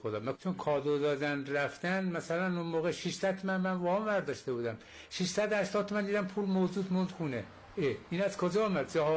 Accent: Mianeh, East Azerbaijan, Iran; من گرداغی هستم از شهرستان میانه.

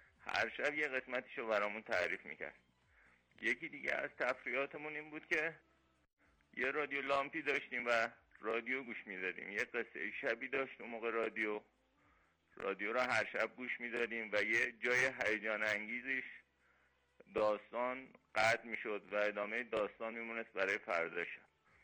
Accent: Kermanshah, Iran; من اصالتاً کرمانشاهی هستم. دهه 40 و 50 یادم میاد که اون موقع ما توی خونه ای بودیم که پدر بزرگم هم اونجا ساکن بود، با عمومم توی خونه زندگی میکردیم.

